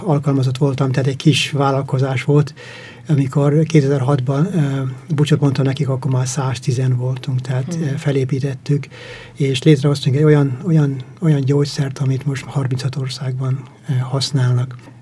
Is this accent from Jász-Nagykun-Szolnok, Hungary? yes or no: no; Hosszúhetény, Baranya, Hungary; moved away as an adult; also born or lived in Csákvár; now in United States; szüleim bányászok voltak, és hát egy ilyen bányászprogram indult akkor Pécs környékén. Egy kis faluban, hosszú hetében nevelkedtem Pécs mellett. Ott is végeztem az iskoláimat, középiskolát, Pécset, aztán Veszprémbe kerültem az egyetemre